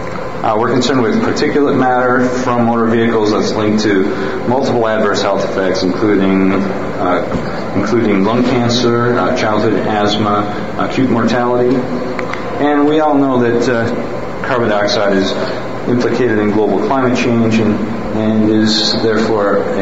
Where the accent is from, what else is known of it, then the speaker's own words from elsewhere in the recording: Madison, Wisconsin, United States; also born or lived in California; I am from Madison originally, and then left, got my doctorate at University of California, Berkeley